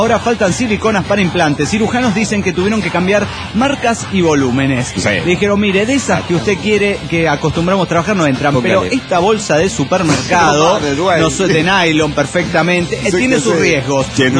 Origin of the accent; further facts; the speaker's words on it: Buenos Aires, Argentina; La semana que viene dejaré Buenos Aires, mi tierra querida.